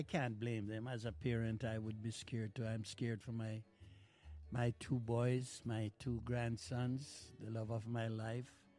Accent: Jamaica; We dance this song as youngsters growing up in Jamaica

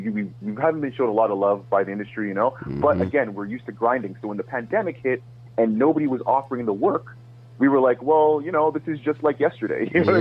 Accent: Montreal, Quebec, Canada; So, being from Montreal, being from Canada, you gotta hustle hard, but especially being an English-speaking Black person from Montreal, the hustle has got to be, you know, as strong as you could, like Jedi strength

